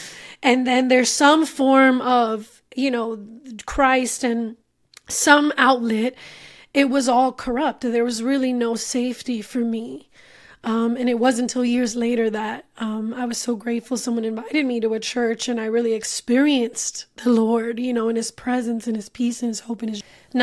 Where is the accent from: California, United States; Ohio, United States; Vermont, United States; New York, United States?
New York, United States; Brooklyn; I grew up in Brooklyn, New York, and in a predominantly Latin neighborhood.